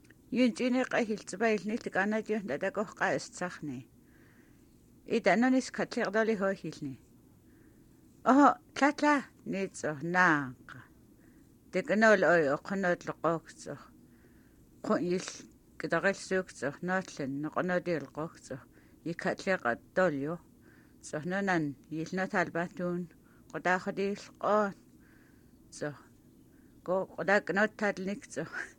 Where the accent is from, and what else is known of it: Huslia, Alaska, United States